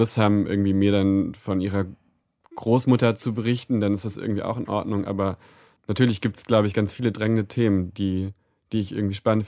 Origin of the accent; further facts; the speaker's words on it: Lower Saxony, Germany; Ganz grob, ich komme aus Niedersachsen, ich werde über die Elbe gehen.